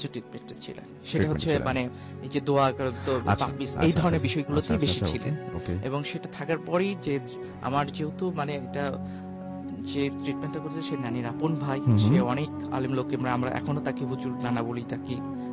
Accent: Rajshahi, Rajshahi Division, Bangladesh; আমি রাজশাহীতে আমার বাসা আর এখানে থাকি বরানীতে।

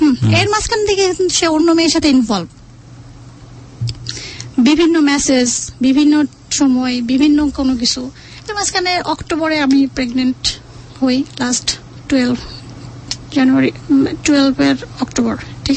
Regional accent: Dhaka, Dhaka Division, Bangladesh; আমি তো ঢাকাতে আসলে বড় হয়েছি

